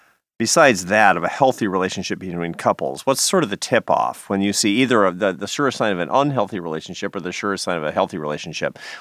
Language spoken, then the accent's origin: English; Seattle, Washington, United States; And for me, you know, I'm a kid from Seattle, and so I'm not used to this.